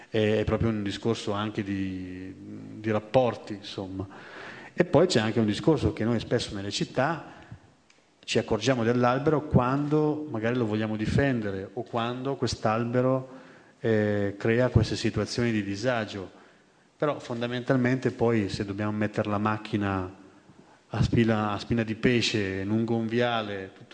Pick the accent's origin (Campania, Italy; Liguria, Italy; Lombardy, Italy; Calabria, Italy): Lombardy, Italy; io sono originario della Bergamasca